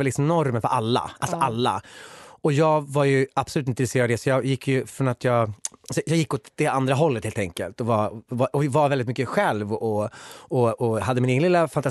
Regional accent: Lobråten, Värmland, Sweden; also born or lived in Kiruna; Jag föddes i en skog, eller jag föddes i Kiruna, men jag växte upp i en skog från 4 års ålder till 12 års ålder i Värmland, som heter Lobråten.

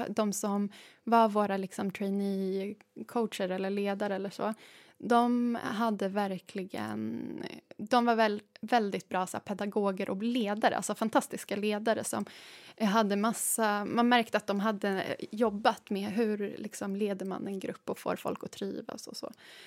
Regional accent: Stockholm, Stockholm County, Sweden; vi som är stockholmare som har ett så himla stockholmsperspektiv på naturen

